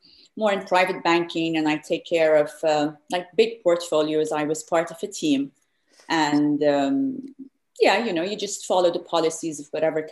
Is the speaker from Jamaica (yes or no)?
no; England, United Kingdom; moved away as an adult; also born or lived in West Africa; now in Florida, United States; I was brought up in many different places. I was born in West Africa. Mm-hmm. Then I grew up in England. I studied there. And then I moved to the States 17 years ago. So I've been in Florida for 17 years now.